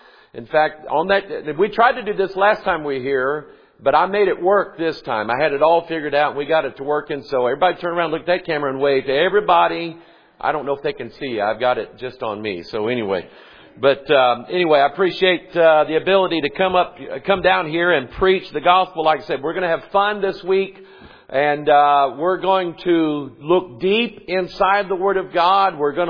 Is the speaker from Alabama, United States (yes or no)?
no; Pine Bluff, Arkansas, United States; born there; moved away; I was born in Arkansas, Pine Bluff, Arkansas, 1966. That puts me out of the state of Arkansas before the Clintons got a hold of it